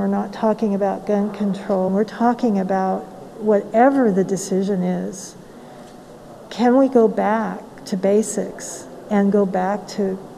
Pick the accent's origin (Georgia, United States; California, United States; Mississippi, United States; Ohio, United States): Mississippi, United States; I'm from Mississippi, so quilts is like a really big part of our history that dates back to slavery